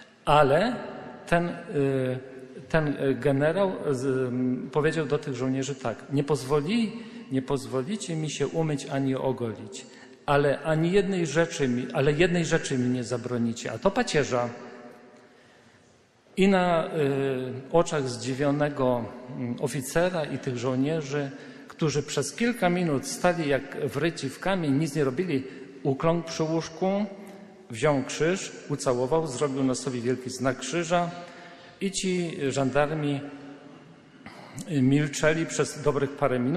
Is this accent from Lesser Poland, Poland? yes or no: yes; Brzesko, Lesser Poland, Poland; Ja pochodzę tutaj z Brzesk, Bochnia, z tych stron.